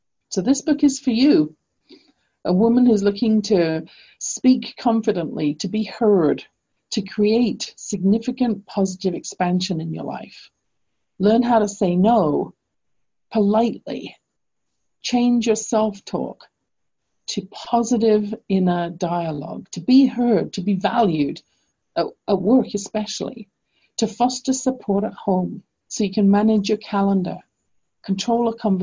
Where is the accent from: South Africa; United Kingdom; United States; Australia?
United Kingdom; England; accent: broad English; now in Canada; from England to Canada, I had to slow down and change my speech pattern significantly in order for my broad English accent to be understood.